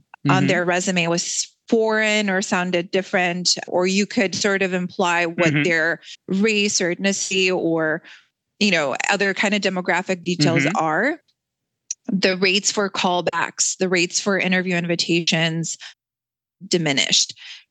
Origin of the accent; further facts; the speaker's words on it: Minnesota, United States; I grew up in Minnesota in many ways. It is my home now and has been for many, many years.